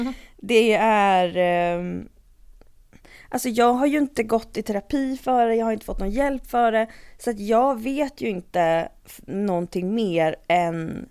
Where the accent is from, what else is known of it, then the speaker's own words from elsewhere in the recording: Stockholm, Stockholm County, Sweden; also born or lived in London / Uppsala; jag och min mamma flyttade till från London till min mormor i Uppsala när jag var ett halvår. Och sen är jag uppvuxen i Stockholm. Och bott här liksom hela tiden ungefär med lite avbrott.